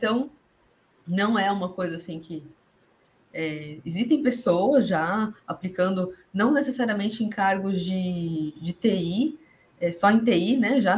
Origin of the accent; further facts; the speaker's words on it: São Paulo, Brazil; Sim, sou de São Paulo.